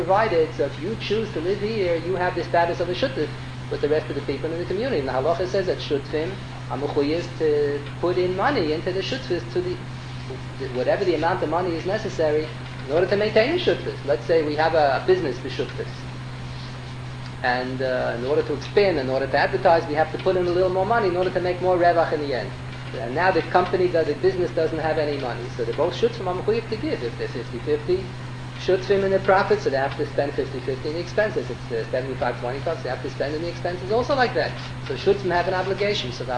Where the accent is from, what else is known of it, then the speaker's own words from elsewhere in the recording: New York, United States; born there; I was born in Manhattan, but I have a prayer, I can always go on some desert island.